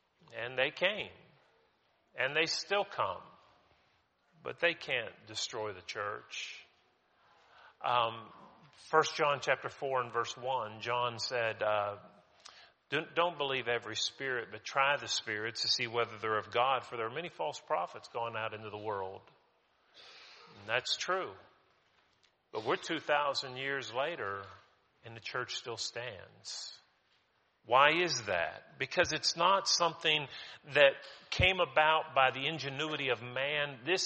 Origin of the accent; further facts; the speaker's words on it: United States; You know, I'm an American. I'm a proud American.